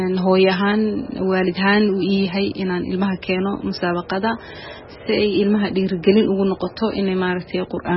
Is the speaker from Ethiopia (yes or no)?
no; England, United Kingdom; waxaan ka nimid annaga Ingiriiskan kaga soo qayb galnay musaabaqada Tibyan